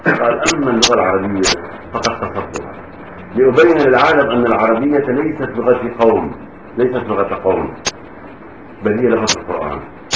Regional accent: Lebanon; عندنا في لبنان لهجه اهل طرابلس تختلف عن اهل بيروت

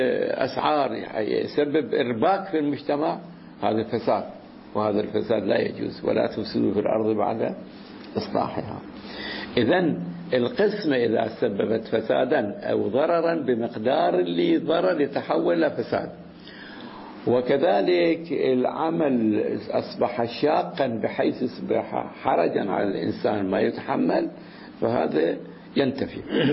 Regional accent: Iraq; صار عندنا في العراق في بعض المناطق أيضا

